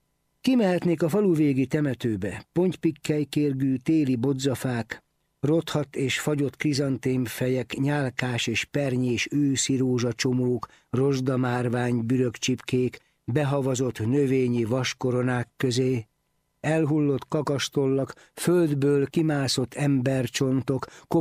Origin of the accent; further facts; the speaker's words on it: Bia, Pest, Hungary; Egy Budapest melletti faluban születtem, Bián, s ott éltem 20 éves koromig.